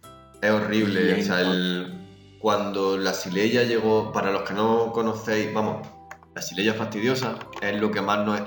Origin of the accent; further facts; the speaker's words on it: Jaén, Andalusia, Spain; nosotros somos de Jaén. Esto es un bosque humano gigantesco.